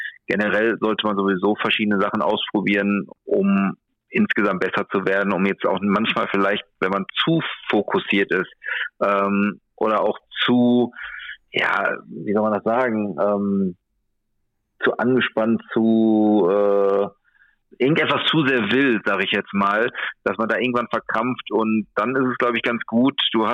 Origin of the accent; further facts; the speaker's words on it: Gelsenkirchen, North Rhine-Westphalia, Germany; Jetzt, ich komme aus dem Gelsenkirchener Raum, wie vielleicht schon der eine oder andere weiß.